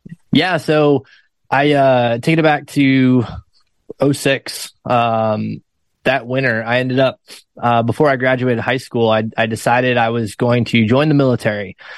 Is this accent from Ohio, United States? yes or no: no; Maine, United States; Colorado was on my list, cause I'm from Maine.